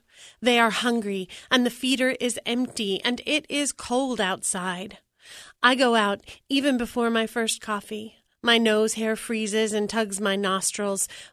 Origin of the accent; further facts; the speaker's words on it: Yellow Springs, Ohio, United States; from Yellow Springs, Ohio.